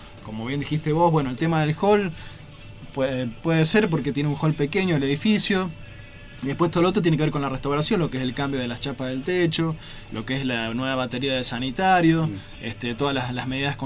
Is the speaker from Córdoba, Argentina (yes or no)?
yes; Córdoba, Argentina; A mí, la verdad, como cordobés, eso me da vergüenza